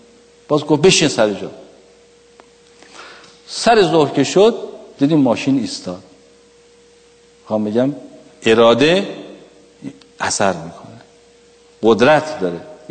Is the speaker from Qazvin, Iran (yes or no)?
yes; Qazvin, Iran; گفت کجایی هستی؟ گفتم قزوینی هستم